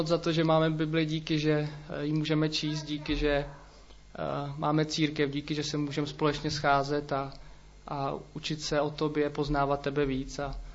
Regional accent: Havlíčkův Brod, Vysočina Region, Czechia; Já pocházím z Havlíčkova Brodu, to asi všichni víte, doteďka tam žiju, ale vyrostl jsem ve věřící rodině, ale křesťanem jsem se stal, až když mi bylo 16.

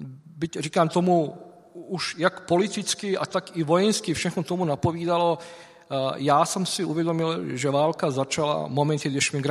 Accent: Bosnia & Herzegovina; Czech is a second language; now in Czech Republic; jsem původem, jak jsem říkal, z Bosny a Hercegoviny, už skoro 30 let žiju v České republice, ale ještě pořád se považuji tak za člověka, který má minimálně dvě vlasti

